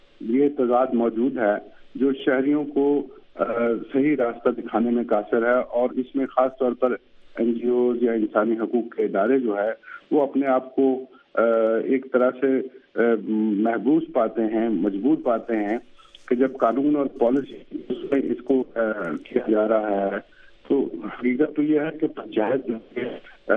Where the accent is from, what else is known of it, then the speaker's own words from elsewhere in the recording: Multan, Punjab, Pakistan; اتفاق سے میرا تعلق ملتان کے علاقے سے ہے